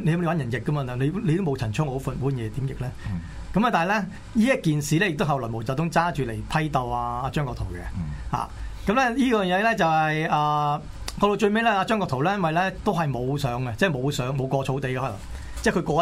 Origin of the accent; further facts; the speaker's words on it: Hong Kong; 即係我哋香港人，我諗就諗唔到呢啲咁嘅情形啦。